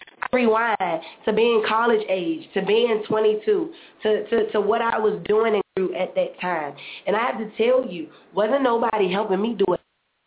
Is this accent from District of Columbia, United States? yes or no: yes; Washington, District of Columbia, United States; I'm born and raised in the District of Columbia